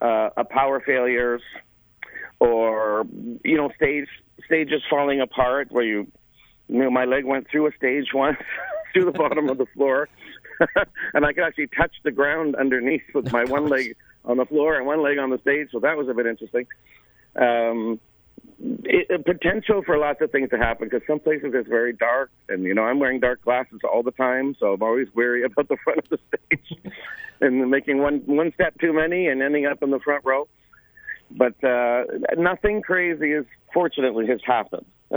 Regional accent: Toronto, Ontario, Canada; Well, I'm from Toronto. I'm based in Toronto, in the GTA.

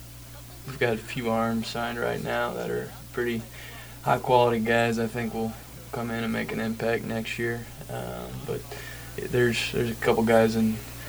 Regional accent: Cincinnati, Ohio, United States; I'm originally from Cincinnati, Ohio.

